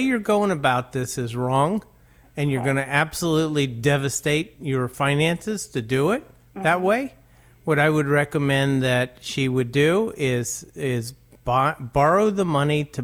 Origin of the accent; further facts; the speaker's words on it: Pittsburgh, Pennsylvania, United States; accent: Pittsburgh; That's my Pittsburgh accent coming out, Maddie, you know?